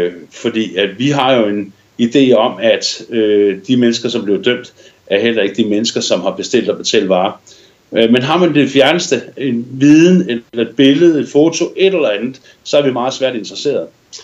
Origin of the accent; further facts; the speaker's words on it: Zealand, Denmark; Jeg tror, jeg er den eneste dansker fra Sjællandssiden